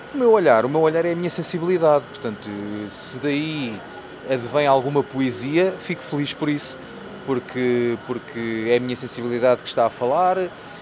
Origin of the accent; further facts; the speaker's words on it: Lisbon, Portugal; eu nasci na Rua dos Remédios, que é a rua por trás do ISPA